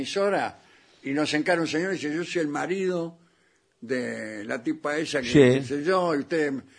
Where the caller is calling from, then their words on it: Monte Grande, Buenos Aires Province, Argentina; de Monte Grande.